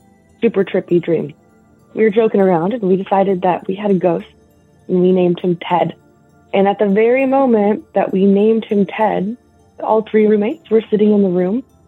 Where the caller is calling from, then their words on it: Washington, United States; I'm calling from Washington.